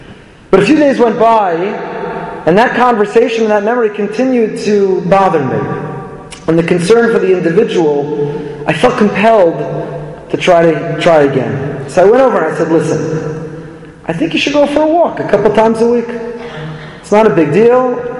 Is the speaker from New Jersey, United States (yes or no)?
yes; Teaneck, New Jersey, United States; to be back in Teaneck, my hometown, a place that had a tremendous influence on me